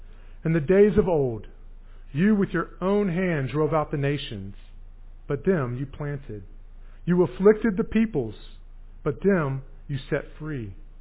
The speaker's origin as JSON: {"language": "English", "region": "Virginia", "country": "United States", "tie": "born or raised there", "said": "I also have a big part of growing up in Virginia."}